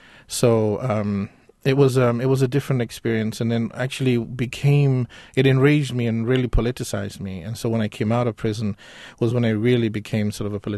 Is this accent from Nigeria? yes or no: yes; Nigeria; So that even as an African writer, particularly me being a Nigerian writer